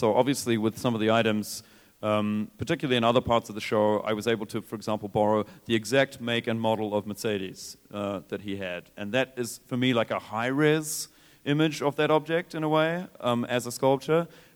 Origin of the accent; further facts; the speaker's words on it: New Zealand; now in Germany; I live in Germany, and but I'm from New Zealand